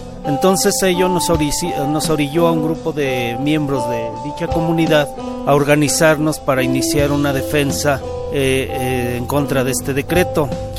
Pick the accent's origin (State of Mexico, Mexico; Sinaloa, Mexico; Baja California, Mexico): State of Mexico, Mexico; Santiago Tlacotepec; Vengo de la comunidad de Santiago Tlacotepec, municipio de Toluca, en el Estado de México